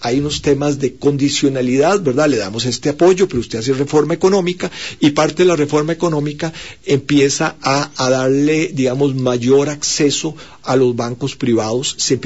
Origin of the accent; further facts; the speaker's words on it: Moravia, San José, Costa Rica; Yo soy de Moravia, Tibás